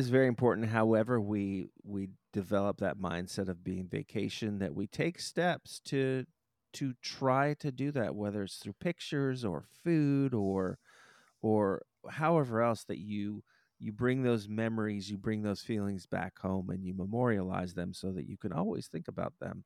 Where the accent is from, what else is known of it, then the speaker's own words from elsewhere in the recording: Miami, Florida, United States; If ever I want to be transported back to my growing up in Miami